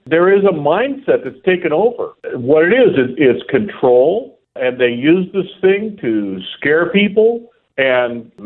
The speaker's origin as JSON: {"language": "English", "town": "San Diego", "region": "California", "country": "United States", "tie": "born or raised there", "also_born_or_lived": "Chula Vista", "said": "I was born in Chula Vista, and I spent the first half of my life in San Diego."}